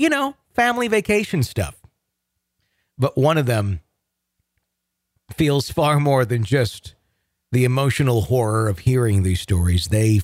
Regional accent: North Carolina, United States; For context, I grew up near Fort Fisher, North Carolina, which was near an important port during the Civil War, one of the last Confederate bases to fall.

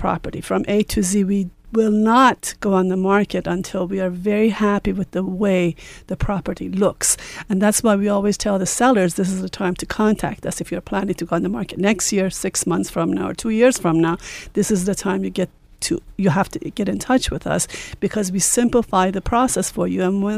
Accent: Iran; now in United States; I'm originally from Iran. We migrated here in 1970.

